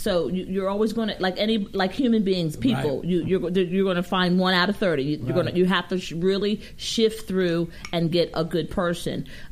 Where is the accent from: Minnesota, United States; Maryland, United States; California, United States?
Maryland, United States; I'm originally from Maryland.